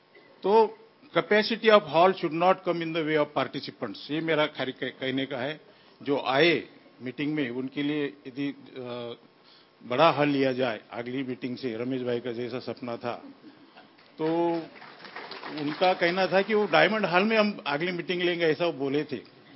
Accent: Nashik, Maharashtra, India; मैं नासिक से हूं

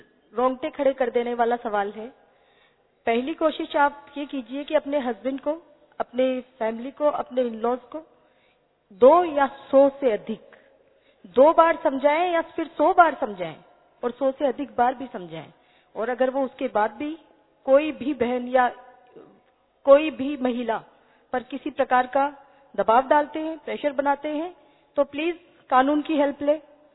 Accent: Rajasthan, India; मैं राजस्थान से हूं, मेरे यहां बेटे का होना किसी समय तक एक अभिशाप माना जाता था

